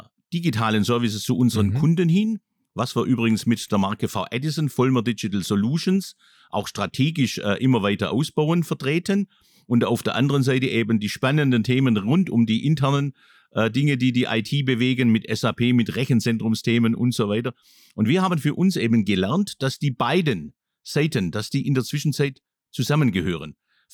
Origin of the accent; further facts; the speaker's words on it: Baden-Württemberg, Germany; accent: Swabian; hier bei den Vollmerwerken in Biberach. Man hört es ja auch in meinem Dialekt